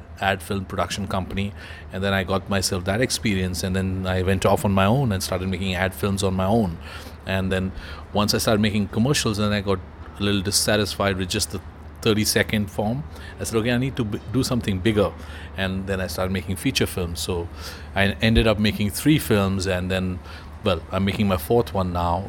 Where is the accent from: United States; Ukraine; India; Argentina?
India; Mumbai, Maharashtra; growing up in Mumbai, I was surrounded by a lot of crime.